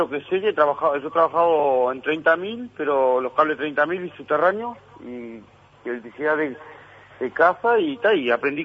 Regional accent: Artigas, Uruguay; Yo soy de Artigas.

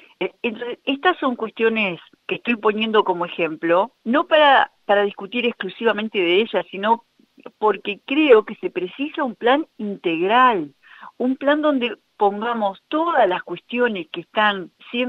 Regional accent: Uruguay; somos todos uruguayas y uruguayos.

